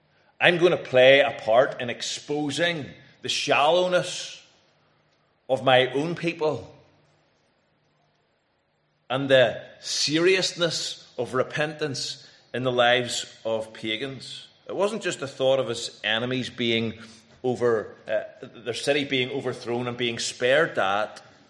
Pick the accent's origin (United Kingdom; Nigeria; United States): United Kingdom; Northern Ireland; As I stood at Windsor Park, National Stadium, singing the national anthem, cheering on my home country against Belarus, booing the Belarus players, cheering the Northern Ireland players